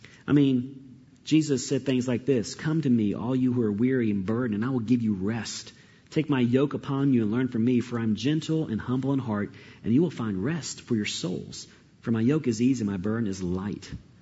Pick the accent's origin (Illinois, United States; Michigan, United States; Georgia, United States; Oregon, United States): Georgia, United States; Atlanta; I was growing up in Atlanta, so I was right in the hub of it all, with the headquarters of Coke there.